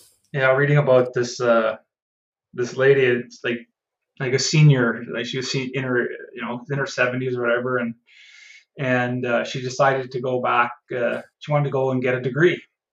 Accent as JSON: {"language": "English", "region": "Saskatchewan", "country": "Canada", "tie": "born or raised there", "also_born_or_lived": "Manitoba", "said": "I lived, I grew up in Saskatchewan and moved to Manitoba to start my career"}